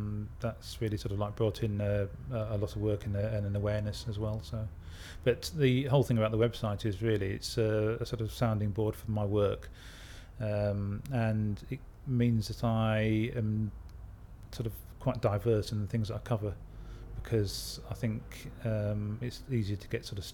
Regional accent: Chesterfield, East Midlands, United Kingdom; I'm 47 years old and I'm from Chesterfield in Derbyshire.

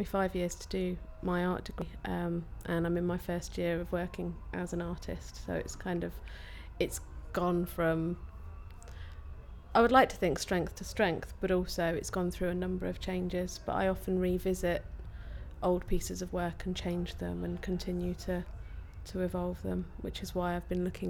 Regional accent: East Midlands, United Kingdom; now in Derbyshire, United Kingdom; I was born on the 3rd of April 1978. I'm originally from Northamptonshire but I now live in Derbyshire.

